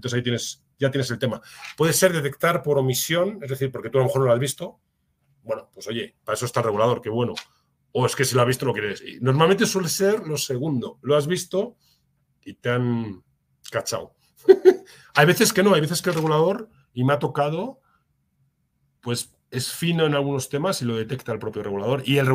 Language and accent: Spanish; Spain; now in Mexico; México tiene, lo digo como español, ¿eh?